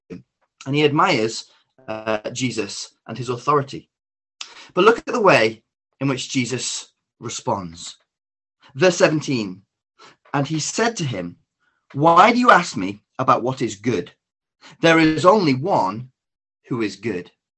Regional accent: Stockport, North West England, United Kingdom; I'm born and raised in Stockport. My family are all from Greater Manchester

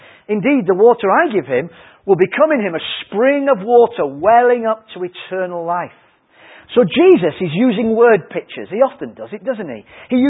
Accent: Yorkshire and the Humber, United Kingdom; That was because I'm a Yorkshireman, it was cheaper.

